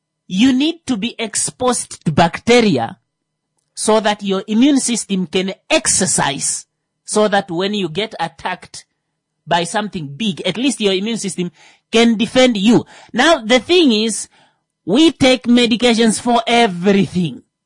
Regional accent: Kavango, Namibia; Well, I'm from Kavango and she's from Hangwena.

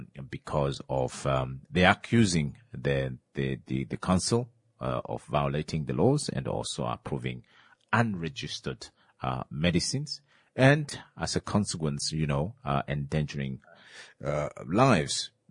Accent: Oshakati, Oshana, Namibia; And I grew up in Oshakati.

